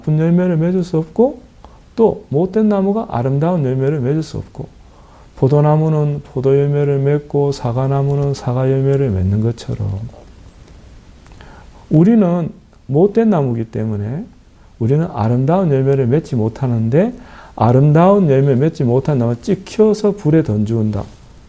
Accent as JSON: {"language": "Korean", "country": "South Korea", "said": "저도 한국 사람이고 제 아내도 한국 사람인데"}